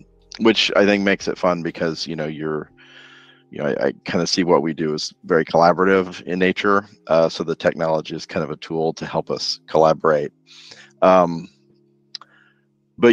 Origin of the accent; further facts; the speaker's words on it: Oklahoma, United States; moved away as an adult; also born or lived in Boston; now in Los Angeles, United States; You know, I actually went to Oklahoma State, so I grew up in Oklahoma. Then from there, I spent a number of years in Boston, and then I got kind of tired of being cold all the time. So I went to the exact opposite and moved to Los Angeles